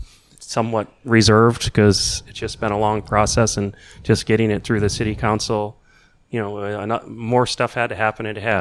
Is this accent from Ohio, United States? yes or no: no; Indiana, United States; I grew up in Indiana and didn't get to play this course until about 5 years ago